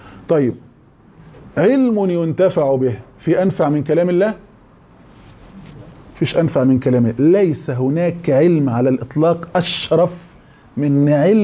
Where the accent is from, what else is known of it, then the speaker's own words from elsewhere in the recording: Egypt; انا بحكي لكم عن النظام الانجليزي اللي هو عندنا في مصر